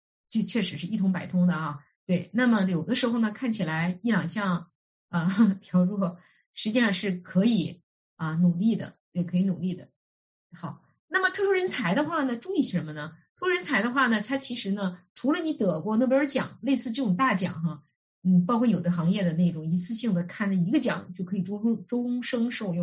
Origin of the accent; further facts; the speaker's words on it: Harbin, Heilongjiang, China; 咱们说我是哈尔滨人啊，咱们用哈尔滨举例子